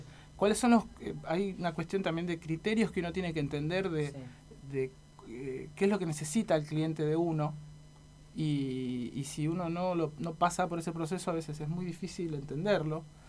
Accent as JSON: {"language": "Spanish", "town": "Rosario", "region": "Santa Fe", "country": "Argentina", "lives_now": "La Plata, Argentina", "said": "Yo soy rosarino, sí. Uh-huh. Allá hice talleres y cursos de historieta y de animación también. Y cuando vine acá a La Plata, vine a estudiar en la Facultad de Bellas Artes."}